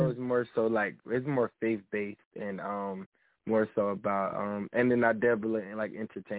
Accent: Trenton, New Jersey, United States; I'm from Trenton, New Jersey.

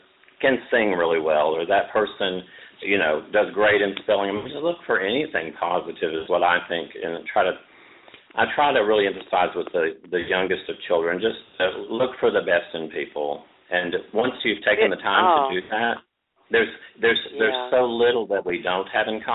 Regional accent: Nashville, Tennessee, United States; now in Arkansas, United States; I grew up in Nashville, Tennessee. I now live in Arkansas, but I still do some songwriting with other people in Nashville

